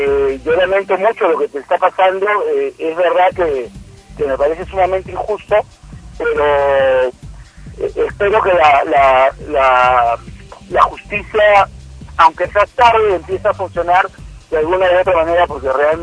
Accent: Peru; Yo como peruano

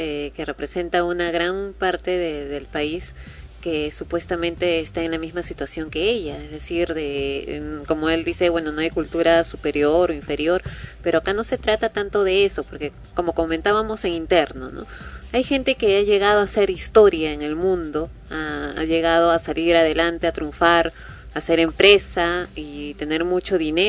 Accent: Lima, Peru; así como nosotros limeños no sabemos hablar el quechua

